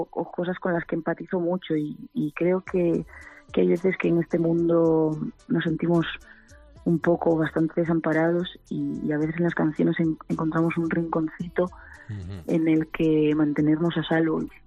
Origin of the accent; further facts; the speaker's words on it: Galicia, Spain; yo soy gallega y estaba en un bar de Pontevedra.